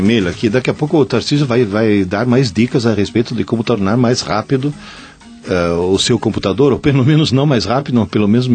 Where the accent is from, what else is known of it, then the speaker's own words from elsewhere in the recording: Bologna, Emilia-Romagna, Italy; Portuguese is a second language; now in Brazil; Eu sou natural de Bolonha, que é a capital de uma província chamada Emília-Romagna, que é pátria daquele vinho frisante chamado Lambrusco.